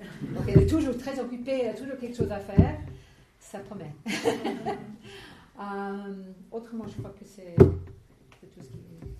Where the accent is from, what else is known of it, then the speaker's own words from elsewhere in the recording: Canada; Je viens du Canada, donc ça fait que mon parcours professionnel a été quelque peu atypique.